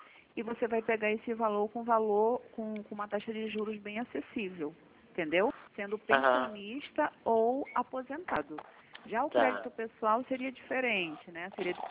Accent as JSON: {"language": "Portuguese", "region": "Rio de Janeiro", "country": "Brazil", "said": "Aqui a gente é carioca."}